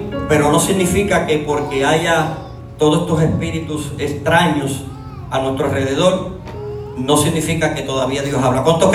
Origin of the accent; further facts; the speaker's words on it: Puerto Rico; Soy nacido, criado en el Evangelio, por la gracia del Señor, conocido como el niño predicador de mi bello país, la isla de Puerto Rico.